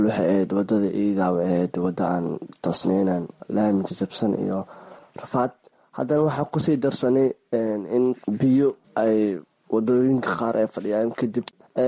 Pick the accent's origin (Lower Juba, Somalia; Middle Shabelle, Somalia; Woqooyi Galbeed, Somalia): Middle Shabelle, Somalia; Jowhar; born there; inkastoo aan Jowhar jeclahay inay tahay magaaladii aan ku dhashay